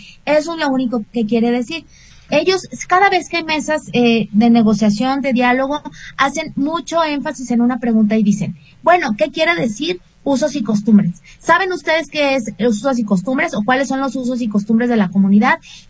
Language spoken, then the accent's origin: Spanish; Mexico; en este crisol que conformamos como mexicanas y como mexicanos